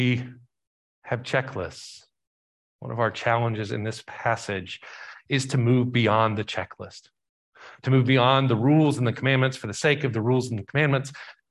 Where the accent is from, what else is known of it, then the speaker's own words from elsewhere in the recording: the South, United States; Growing up in the South, there are a lot of jokes about different religious groups.